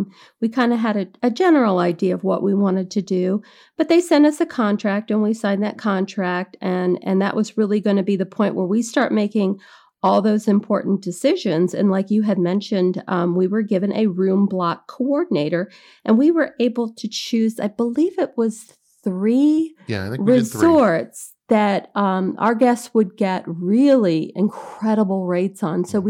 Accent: California, United States; now in Michigan, United States; But I'm from California and all my family was in California.

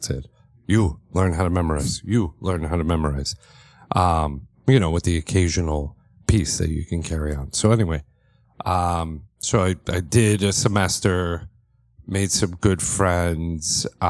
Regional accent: Brooklyn, New York, United States; born there; When I was born in Brooklyn, New York.

